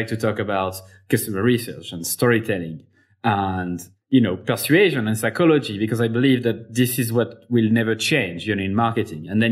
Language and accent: English; Clermont-Ferrand, Auvergne-Rhône-Alpes, France; English is a second language; it's in my hometown, Clermont-Ferrand in France.